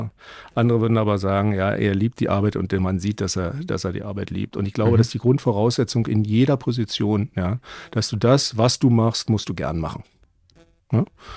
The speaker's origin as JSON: {"language": "German", "region": "East Germany", "country": "Germany", "moved": "yes", "lives_now": "Munich, Germany", "said": "Also bin dann also als Ossi in den Westen gegangen."}